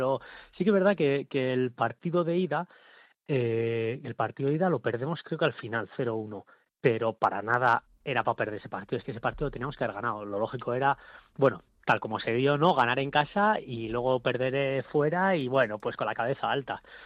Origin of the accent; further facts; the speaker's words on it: Pamplona, Navarre, Spain; No, en Pamplona. Somos de Pamplona, así que sí, nos hemos vuelto a casita.